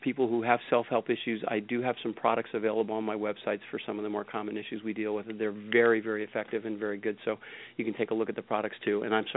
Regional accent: New England, United States; And I grew up in New England where it's very conventional, and, you know, you just suck it up.

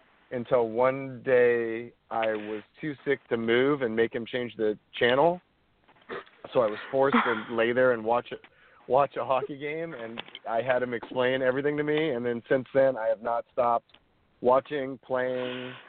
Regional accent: Los Angeles, California, United States; You know, I grew up in Los Angeles, so it wasn't a big hockey town here.

